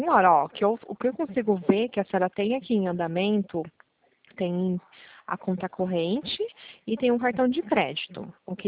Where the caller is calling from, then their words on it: Pirassununga, São Paulo, Brazil; sou de Pirassununga, interior de São Paulo.